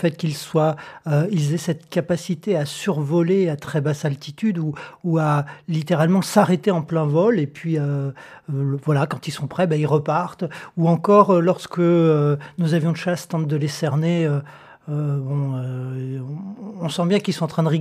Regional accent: French Polynesia; born there; also born or lived in Kourou, French Guiana; Je suis né en Polynésie française à Tahiti en 67 et j'ai eu la chance de vivre à Kourou en Guyane française de nombreuses années

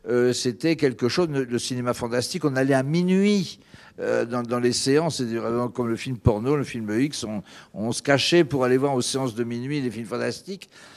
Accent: Grand Est, France; born there; Moi, je suis né dans les Ardennes, donc un pays de fées, de féeries.

